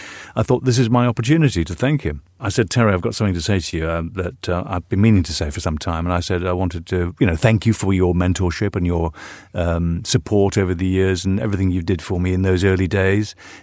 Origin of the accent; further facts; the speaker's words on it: Ireland; Both our fathers are from Belfast. He's from Ireland. I'm from Ireland.